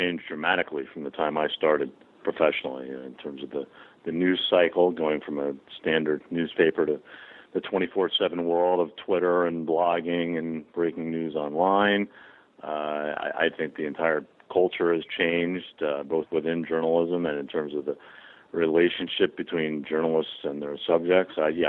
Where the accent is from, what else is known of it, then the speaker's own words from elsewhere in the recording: New Jersey, United States; Oh, well, I grew up in New Jersey.